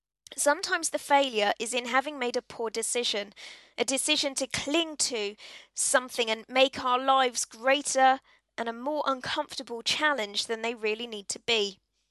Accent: East of England, United Kingdom; And I will be leaving Hertfordshire, my hometown, for the first time ever, which seems a bit odd and a bit strange.

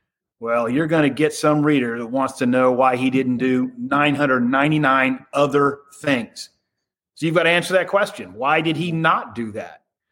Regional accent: United States; I couldn't get in because I'm American.

